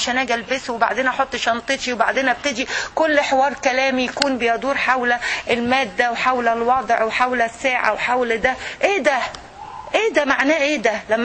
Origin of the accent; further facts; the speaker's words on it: Egypt; محطوط عندنا في مصر في مناطق معينه